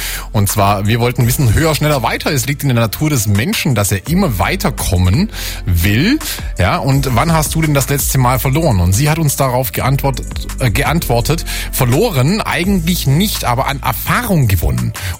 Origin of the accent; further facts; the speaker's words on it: Southern Germany, Germany; durch die schöne Landschaft bei uns zu Hause in Süddeutschland mit dem Rad fahren.